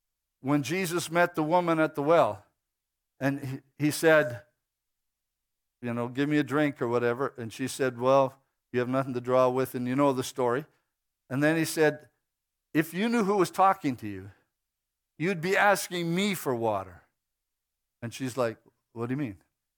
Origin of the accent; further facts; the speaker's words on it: Blackfalds, Alberta, Canada; I got saved at the age of 21 in Alberta. I grew up in Black Falls, south of here.